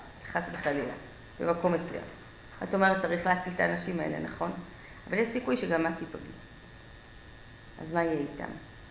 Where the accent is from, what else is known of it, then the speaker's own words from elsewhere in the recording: Ra'anana, Central District, Israel; אני גדלתי ברעננה, בהמשך, אחרי שעלינו לארץ, גדלתי ברעננה, והיינו הדתיים היחידים בבניין